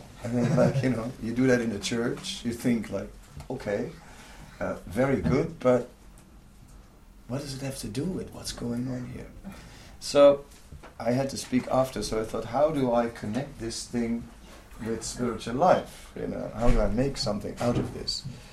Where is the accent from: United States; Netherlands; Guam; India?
Netherlands; English is a second language; So, my apologies for not speaking Norwegian. I'm only... I'm from Holland, and it's a little...